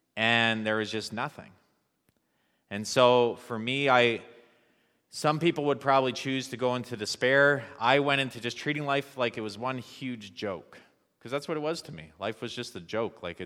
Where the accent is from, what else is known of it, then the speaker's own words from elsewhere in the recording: Brockville, Ontario, Canada; I'm an Ontario boy through and through. My wife's a Maritimer. Don't hold that against her. No, I'm joking. I grew up in Brockville, Ontario